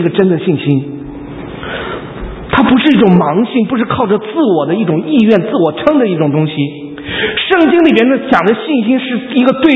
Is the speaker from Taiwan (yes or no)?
no; China; 我去大陆的时候，我们大陆那边不是有一个团契吗？